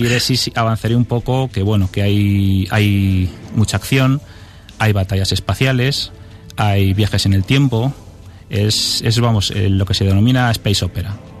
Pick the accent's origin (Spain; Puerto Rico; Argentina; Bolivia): Spain; Santander, Cantabria; born there; also born or lived in Gijón / Canarias / Madrid; now in Alcázar de San Juan, Spain; Yo nací fuera de Alcázar, nací en Santander, y he estado por toda España, he estado en Gijón, he estado en Canarias, he estado en Madrid, y al final, pues bueno, pues se puede decir que por amor me he hecho alcazareño.